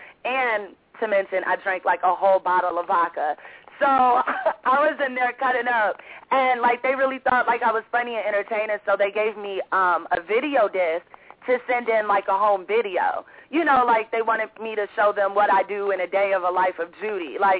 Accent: Lake Charles, Louisiana, United States; born there; also born or lived in New Orleans; I actually stayed in Louisiana because my family really is from there. Like, I was born in Lake Charles.

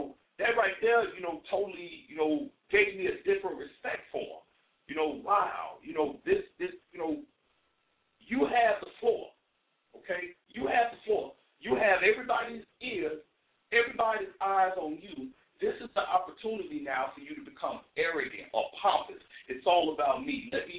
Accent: Chicago, Illinois, United States; now in Atlanta, United States; I'm from Chicago. I'm out here in Atlanta.

